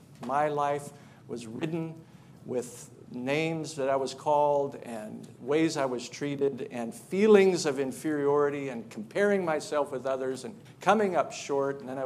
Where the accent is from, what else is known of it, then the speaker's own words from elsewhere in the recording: Charleston, United States; I'm from Charleston.